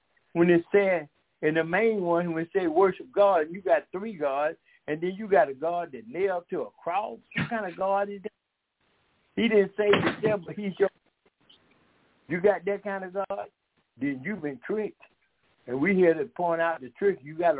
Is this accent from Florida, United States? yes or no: no; Decatur, Georgia, United States; We are from Decatur, Georgia.